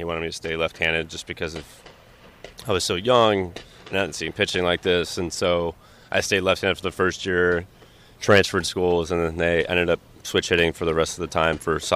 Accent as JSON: {"language": "English", "town": "Orlando", "region": "Florida", "country": "United States", "tie": "born or raised there", "said": "obviously growing up in Orlando. I think anybody that would grow up in the state of Florida would love to play for the Rays"}